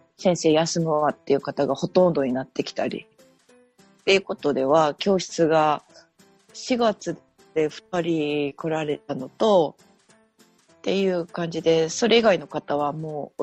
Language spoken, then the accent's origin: Japanese; Kyoto, Japan; ずっと私京都生まれで京都育ちなんで、